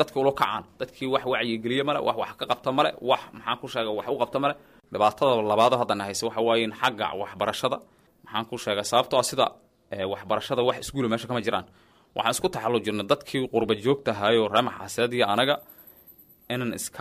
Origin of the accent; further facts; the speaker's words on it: Mahas, Hiran, Somalia; anaga waxaan ka imid degmada maxaas hadana ku laaban raba